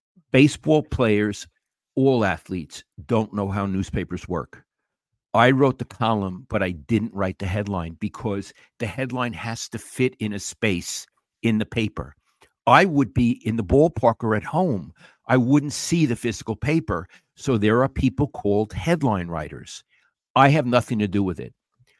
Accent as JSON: {"language": "English", "region": "New York", "country": "United States", "said": "I am a New Yorker, and I'm very plain spoken"}